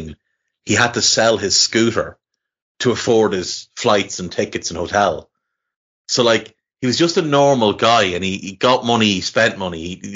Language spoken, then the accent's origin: English; Ireland; But there's something about being Irish, and I think it's what draws us to other Irish people and wants us and makes us want to see other Irish people do well, where there's just certain things that you understand about living here.